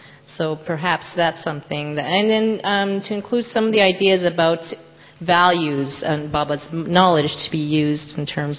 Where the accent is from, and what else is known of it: Canada